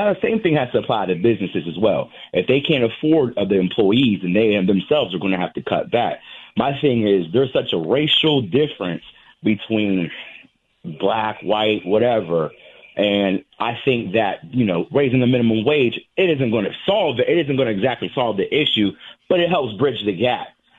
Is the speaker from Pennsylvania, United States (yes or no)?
yes; Pittsburgh, Pennsylvania, United States; I'm from Pittsburgh. We have a Circle K right here.